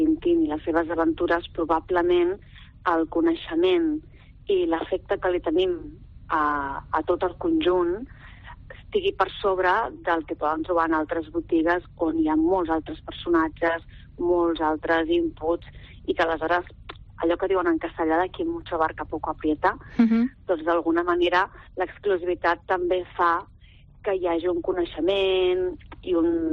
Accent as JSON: {"language": "Catalan", "town": "Barcelona", "region": "Catalonia", "country": "Spain", "said": "Perquè jo sóc gracienca. Jo sóc gracienca i sempre, bueno, és el meu barri, m'agrada molt, me l'estimo molt"}